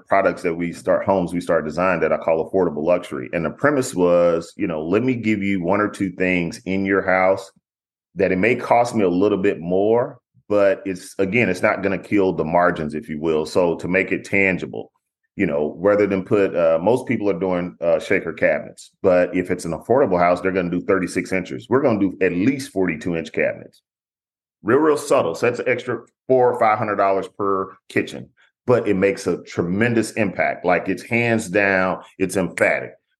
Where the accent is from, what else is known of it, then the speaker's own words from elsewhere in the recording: Houston, Texas, United States; Now, I'm just a kid growing up in Fifth Ward. If you ever heard the … that's where … they from Fifth Ward in Houston, Texas, right east of downtown. So, you know, I was just a kid from the hood